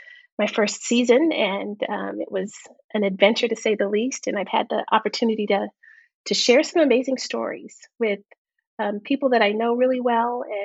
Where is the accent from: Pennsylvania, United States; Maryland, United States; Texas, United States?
Texas, United States; El Paso; yeah, I am from El Paso, Texas, and grew up in a home raised by a single woman.